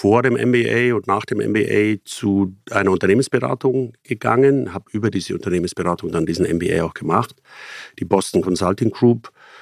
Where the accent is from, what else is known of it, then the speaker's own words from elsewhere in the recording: Bavaria, Germany; also born or lived in Munich; Bei mir ist es die 2. Generation. Aber ich bin Münchner, bin in München geboren, aber am Land aufgewachsen. In einem sehr kleinen Dorf, sehr behütet